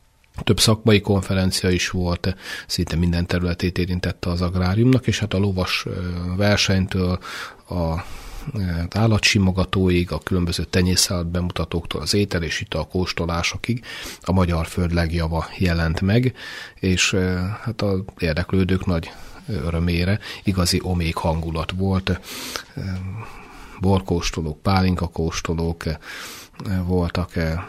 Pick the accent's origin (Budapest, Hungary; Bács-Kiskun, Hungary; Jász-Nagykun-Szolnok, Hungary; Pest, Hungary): Jász-Nagykun-Szolnok, Hungary; Karcag; én 1963-ban születtem Karcagon, tehát karcagi nagykun családból származom, és jogászként végeztem 87-ben. Utána a szülővárosomba hazajöttem, és azóta is, hát egészen mostanáig ott élek, és nem is költöztem